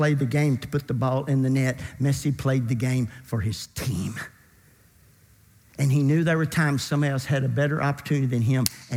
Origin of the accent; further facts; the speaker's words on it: Kentucky, United States; I grew up in Kentucky wanting to be a point guard for the University of Kentucky.